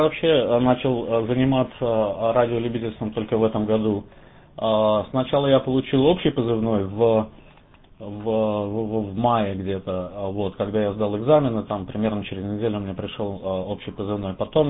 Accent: Russia; now in New York, United States; я действующий россиянин, но проживаю временно сейчас, да, в Нью-Йорке.

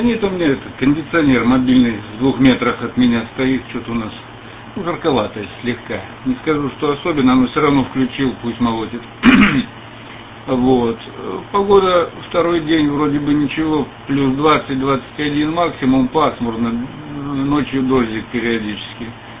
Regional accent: Lermontov, Stavropol Krai, Russia; Я из Лермонтова, город Лермонтов.

